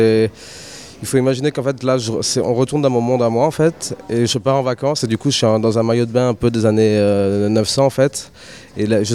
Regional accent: Nice, Provence-Alpes-Côte d'Azur, France; Et je viens de Nice, moi, personnellement.

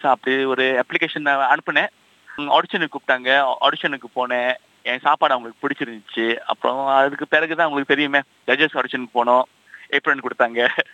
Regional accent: Singapore; ஆமா, நான் வந்து சிங்கப்பூர்ல பிறந்து வளர்ந்தேன். அப்பா அம்மாவும் சிங்கப்பூர்ல தான் பிறந்தாங்க. தாத்தா பாட்டி வந்து மதுரையில இருந்து வந்தவங்க, அவங்கலாம் ஸோ மதுரையிலேருந்து வந்தவங்க.

